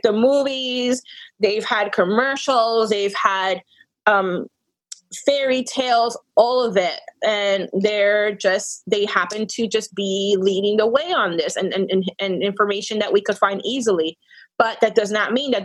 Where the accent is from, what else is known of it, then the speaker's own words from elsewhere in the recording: New Jersey, United States; Because I literally born and raised in New Jersey.